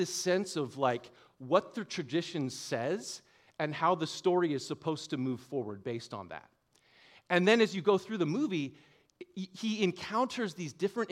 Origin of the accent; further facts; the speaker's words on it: California, United States; also born or lived in Montreal, Canada; My parents divorced, my mother moved to the States, eventually ended up in Northern California. So I'm pretty much a native of this area. I grew up, from 8 years old onwards, I grew up in Northern California. But every summer I spent in Montreal.